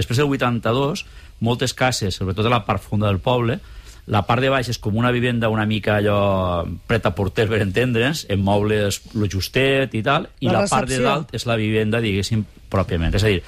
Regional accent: Algemesí, Valencian Community, Spain; en el meu poble, en el Gemessí, moltes cases

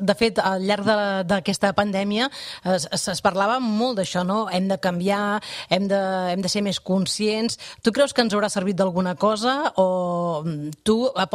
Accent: Catalonia, Spain; nosaltres, com a catalans que som, tenim aquesta preocupació amb el català

